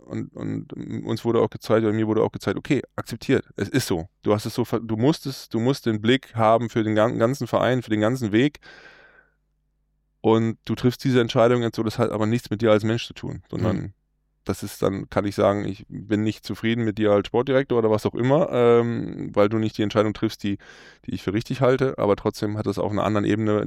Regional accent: Germany; Also ich komme zwar hier aus der Nähe, aber als ich 2006 die Chance hatte, hier in Hamburg zu spielen, da war ich Feuer und Flamme.

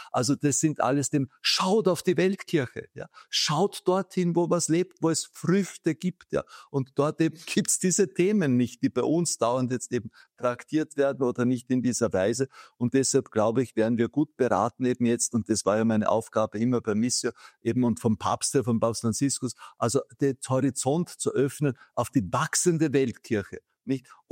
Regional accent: Vienna, Austria; ich bin Wiener

